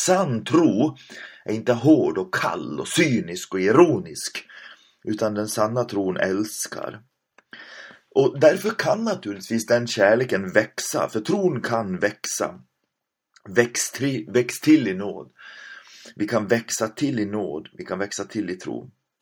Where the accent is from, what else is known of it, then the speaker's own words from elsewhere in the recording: Sweden; Det här kan ju låta lite märkligt, för vi är ju svenskar och lite till tillbakadragna.